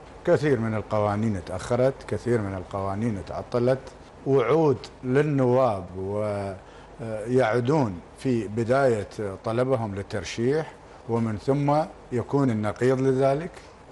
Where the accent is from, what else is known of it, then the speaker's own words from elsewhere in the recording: Iraq; ننتبه كعراقي آني